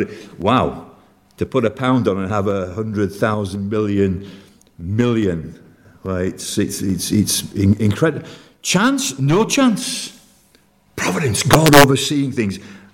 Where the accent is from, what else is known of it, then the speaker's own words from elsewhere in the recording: Yorkshire and the Humber, United Kingdom; moved away as an adult; also born or lived in Colne, Lancashire; I was born in Colne, Lancashire. Spent 4 days in Lancashire, then moved into the glorious county of Yorkshire and brought up there in the Yorkshire Dales the next 18 years, and I've been 47 years away from that wonderful county. I hope I haven't lost my accent.